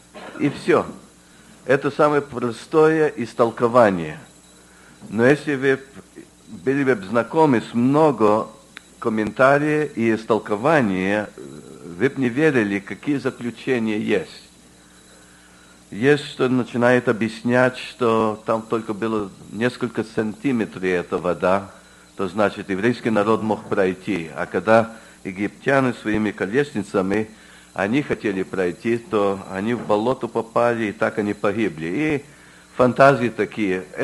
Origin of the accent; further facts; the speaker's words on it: Canada; Потому что я вырос в Канаде.